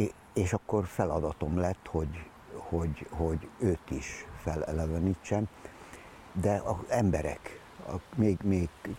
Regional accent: Budapest, Hungary; born there; vidékről érkeztem, vidéki kollégista is voltam, és felfedeztem Budapestet, a szülővárosomat is újból

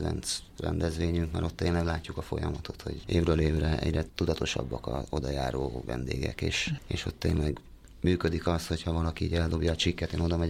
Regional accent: Budaörs, Pest, Hungary; gyerekkoromban egy tehát Budaörsön, én rendszeresen kertészkedtem édesapámékkal, nagypapámékkal

